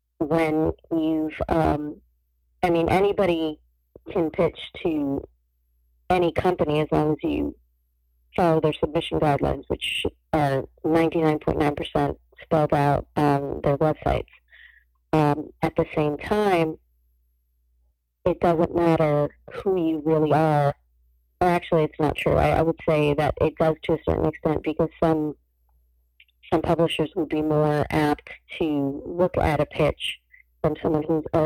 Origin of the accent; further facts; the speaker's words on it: New York, United States; It was a very, sweet comedic and very New York sequence, because I grew up in and around New York, and it was something that was like wholly, purely New Yorker